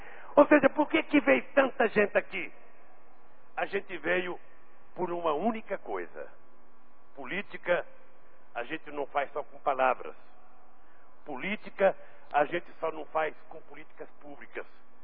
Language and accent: Portuguese; Brazil; Nós todos somos brasileiros, somos irmãos